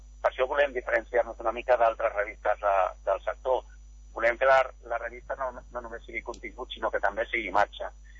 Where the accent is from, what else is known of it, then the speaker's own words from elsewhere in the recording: Catalonia, Spain; som tots catalans